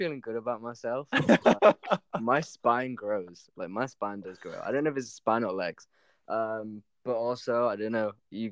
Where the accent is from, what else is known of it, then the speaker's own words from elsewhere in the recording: Yorkshire and the Humber, United Kingdom; I'm very in, because being from Yorkshire, I'm very proud of like representing my accent.